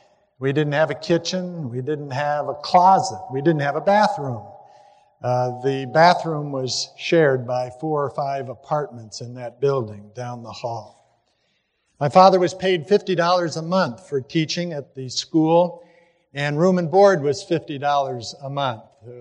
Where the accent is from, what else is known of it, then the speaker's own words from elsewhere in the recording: Dallas, Texas, United States; born there; I was born on March the 4th, 1944, in Dallas, Texas, where my father was in seminary.